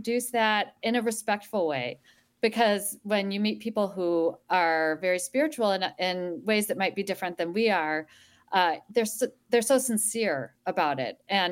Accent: Midwest, United States; as a Midwesterner myself, going to Palm Springs.

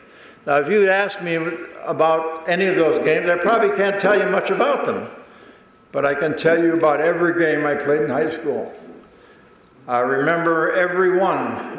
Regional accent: Superior, Wisconsin, United States; I'm always proud to say I'm from Superior, Wisconsin.

